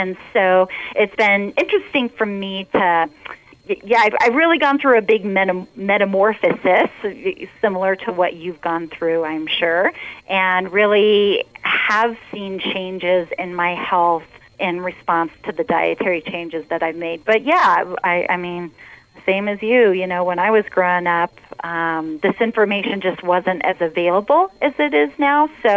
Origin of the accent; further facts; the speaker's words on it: Nebraska, United States; moved away as an adult; now in Durango, United States; So I was born and raised in Nebraska in the Midwest, and I moved to Colorado in my 20s